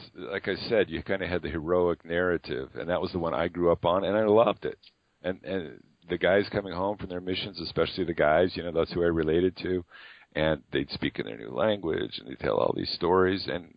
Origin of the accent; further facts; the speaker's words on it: Fresno, California, United States; I think it's because I grew up in Fresno, California. It was hot all the time